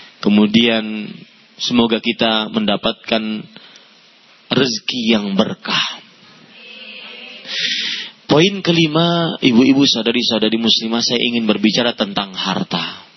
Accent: Banjarmasin, South Kalimantan, Indonesia; kejadian di kota saya di Banjarmasin, saya asli Banjarmasin.

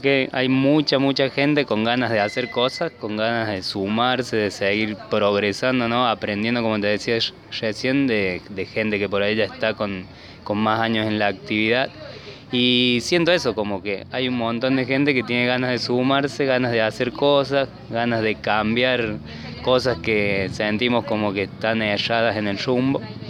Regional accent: Cruz del Eje, Córdoba, Argentina; vengo desde Cruz del Eje, represento al colectivo Visitarte, donde trabajamos principalmente con el arte.

